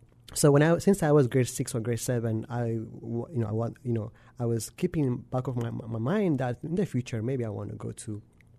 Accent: Ethiopia; Growing up in Ethiopia

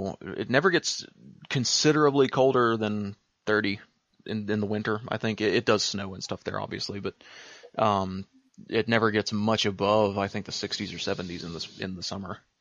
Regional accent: Georgia, United States; my hometown in Rabun County, Georgia, is on the exact line of geographical latitude as the Rock of Gibraltar.

